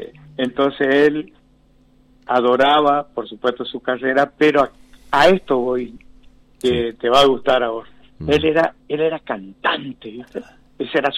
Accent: Paso de los Libres, Corrientes, Argentina; yo soy de Paso de los Libres, yo de chiquito, mi viejo siempre le gustaba ir al río

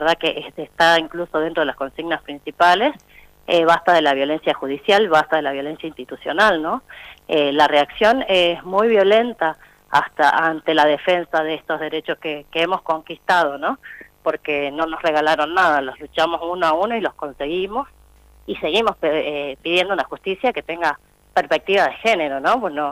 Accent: Salta, Argentina; yo soy una salteña enamorada de esta provincia y para mí Salta es diversa, es multicultural

